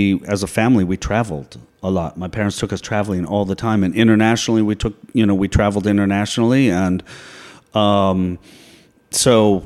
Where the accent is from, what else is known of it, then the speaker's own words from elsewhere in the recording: Boulder, Colorado, United States; And even growing up, even in 7th grade, I remember one of my teachers. I'm from Boulder, Colorado. So lots of hippies there, anti-war people.